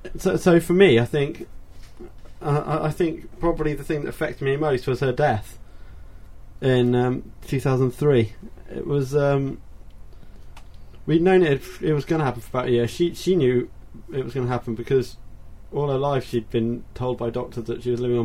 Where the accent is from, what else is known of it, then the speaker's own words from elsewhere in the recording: Athens, Attica, Greece; because she would have been defending the title in Athens, which is my hometown. That, in a sense, that's where I was born.